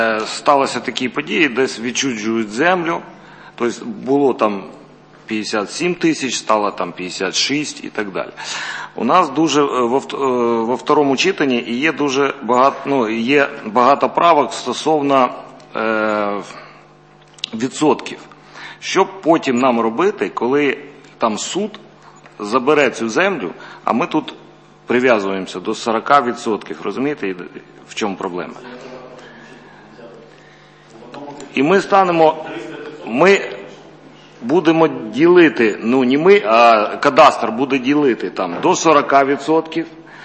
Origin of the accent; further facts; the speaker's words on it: Odesa, Odesa Oblast, Ukraine; я з Одеси